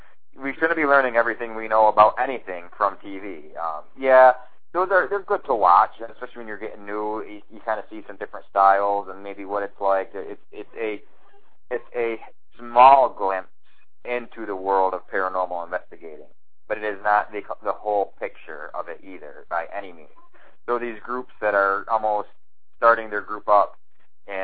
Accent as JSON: {"language": "English", "region": "Massachusetts", "country": "United States", "said": "You know, I'm from Massachusetts. So there's books called Haunted Massachusetts"}